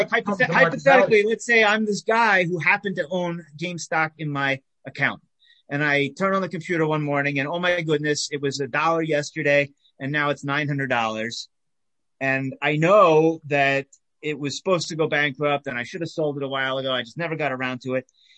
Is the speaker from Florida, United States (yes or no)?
yes; Miami, Florida, United States; so I grew up in Miami, Florida, and after Hurricane Andrew in 1992